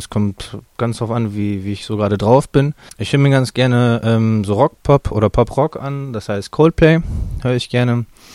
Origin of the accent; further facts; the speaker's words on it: Osnabrück, Lower Saxony, Germany; bin seit November an der Gesamtschule Erle und komme gebürtig aus Osnabrück und bin jetzt seit gut 2 Jahren hier im Pott